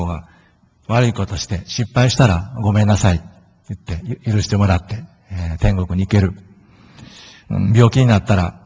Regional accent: Osaka, Japan; その祖父がクリスチャンだったんですけども、その住まいの、大阪府の府営の住宅だったんですが、その地域の公民会館での持たれていた教会学校に通い始めました。通っているうちに自然にイエス様を信じ、そして高校1年生の時に受洗しました。

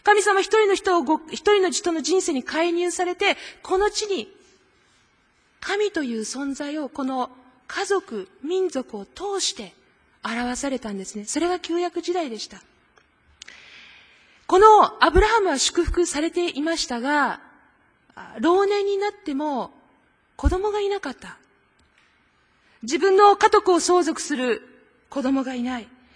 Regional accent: Kanagawa, Japan; 私が生まれ育った神奈川、その神奈川の西側にはですね、まあ、箱根連峰というものが、そびえ立っているんですね。

